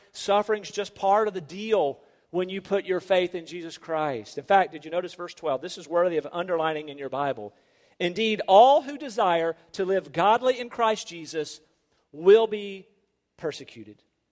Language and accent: English; Rocky Mount, North Carolina, United States; If you know my hometown of Rocky Mountain, I'm on the Edgecombe County side, right there near downtown